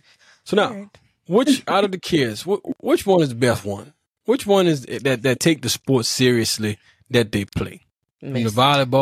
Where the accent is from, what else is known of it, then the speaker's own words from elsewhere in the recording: New Orleans, Louisiana, United States; I'm not from Baton Rouge. I'm from New Orleans. I went to John F. Kennedy High School right there in New Orleans.